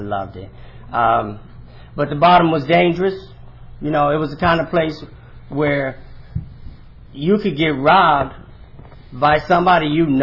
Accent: Pasadena, California, United States; I am from Pasadena. My home group is the Rose City Speakers.

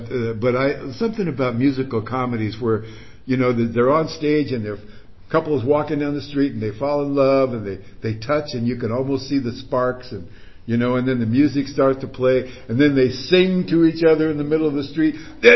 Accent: California, United States; I moved from Orange County, where I grew up to Hollywood

